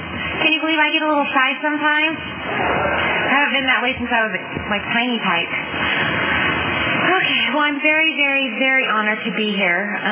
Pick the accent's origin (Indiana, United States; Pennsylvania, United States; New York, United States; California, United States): California, United States; Lemoore; I am a Portuguese, Italian, Scandinavian, and what's my other name? Oh, Basque. Born and raised in Lemoore, California, and I grew up there like my father.